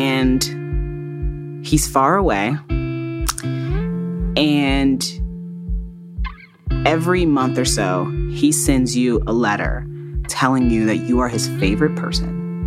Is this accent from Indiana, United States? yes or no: yes; Fort Wayne, Indiana, United States; I grew up in Fort Wayne, Indiana.